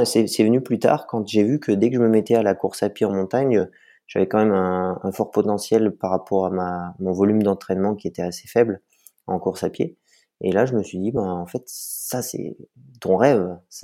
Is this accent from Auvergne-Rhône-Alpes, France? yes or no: yes; Auvergne-Rhône-Alpes, France; Je suis né dans le Vercors, mes parents y habitent toujours.